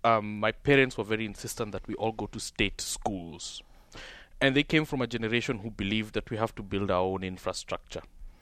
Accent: Kenya; In Kenya, and a middle class of parents who work

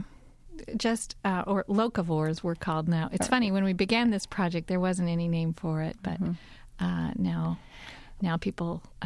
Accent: Kentucky, United States; We moved to southwestern Virginia for a lot of reasons. It's very near where I grew up in Kentucky.

